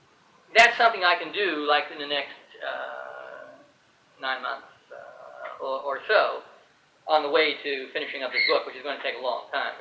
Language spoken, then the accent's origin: English; Brooklyn, New York, United States; I haven't been back in a long time. I grew up in Brooklyn.